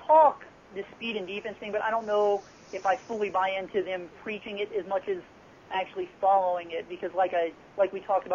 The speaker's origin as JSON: {"language": "English", "town": "Cincinnati", "region": "Ohio", "country": "United States", "tie": "born or raised there", "said": "born and raised in Cincinnati, loved baseball."}